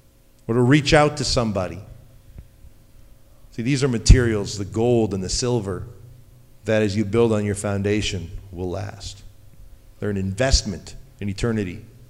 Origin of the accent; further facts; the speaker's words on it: Canada; and notice I'm from Canada.